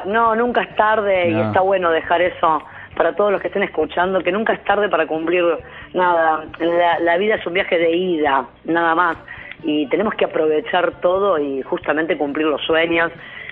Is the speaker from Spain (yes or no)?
no; Santa Teresita, Buenos Aires Province, Argentina; un bar de Santa Teresita, yo soy de Santa